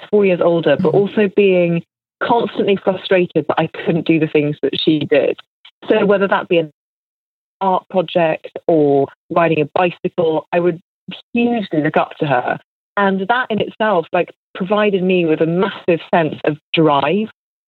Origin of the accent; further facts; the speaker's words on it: Northern Ireland, United Kingdom; accent: English; also born or lived in England; age 4, we moved from England to Ireland, to Northern Ireland, actually. And at the time, it was 1982